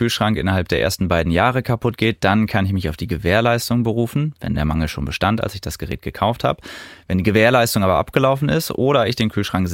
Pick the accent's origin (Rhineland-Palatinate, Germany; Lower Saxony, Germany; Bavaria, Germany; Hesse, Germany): Lower Saxony, Germany; Osnabrück; Das Wiehengebirge, das liegt in meiner Heimatregion Osnabrück.